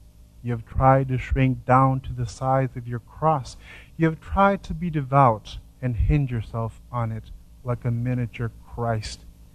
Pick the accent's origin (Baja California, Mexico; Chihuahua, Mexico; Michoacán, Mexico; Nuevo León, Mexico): Michoacán, Mexico; Zacapu; but in my hometown, in Zacapu, Michoacán, basically you pay rent to be buried.